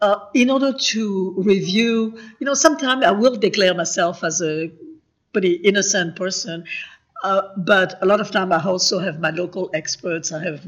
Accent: Paris, Île-de-France, France; I grew up in Paris.

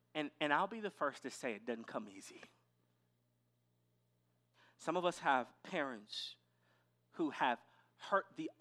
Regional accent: Midwest, United States; also born or lived in South; now in San Francisco, United States; I grew up in the Midwest and spent years doing ministry in the South

